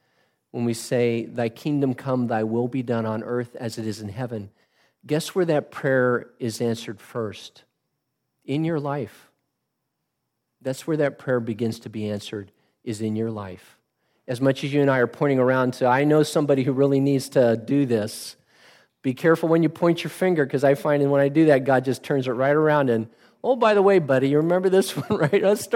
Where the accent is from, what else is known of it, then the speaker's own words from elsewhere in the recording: California, United States; I grew up in California, so I've been there before.